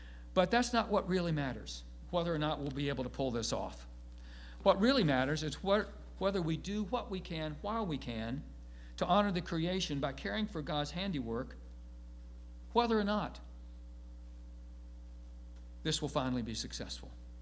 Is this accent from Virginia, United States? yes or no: yes; Virginia, United States; He must have known I was from Virginia, where we don't have such things.